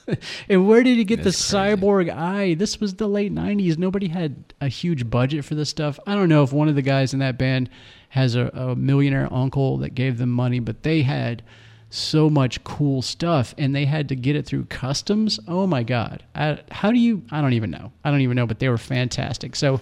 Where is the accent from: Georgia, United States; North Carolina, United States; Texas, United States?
Texas, United States; Beaumont; We had seen them a couple times in Houston when we grew up in Beaumont, and we knew they brought the show.